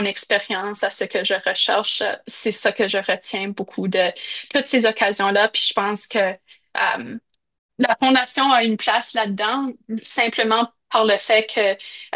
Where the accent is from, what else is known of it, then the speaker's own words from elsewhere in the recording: Saskatoon, Saskatchewan, Canada; une communauté qui est un peu nouvelle pour moi, vu que j'ai grandi à Saskatoon